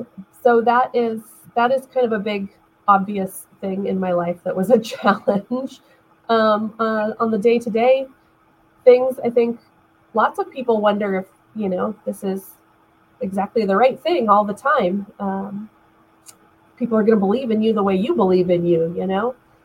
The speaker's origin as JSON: {"language": "English", "region": "West Coast", "country": "United States", "said": "And my mom at the time was doing this kind of work in another state, because I'm actually from the West Coast."}